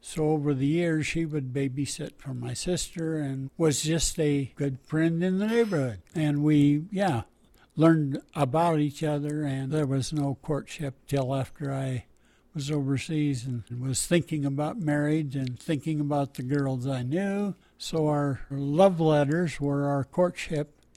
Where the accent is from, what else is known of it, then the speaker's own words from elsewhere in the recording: Idaho, United States; But growing up in Canyon County, we didn't have a big herd, 10 or 12 milk cows